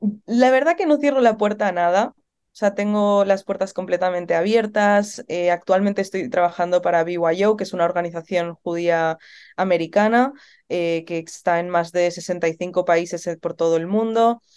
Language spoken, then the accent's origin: Spanish; Barcelona, Catalonia, Spain; moved away as an adult; now in Madrid, Spain; Yo originalmente soy de Barcelona, en Madrid llevo 3 añitos casi.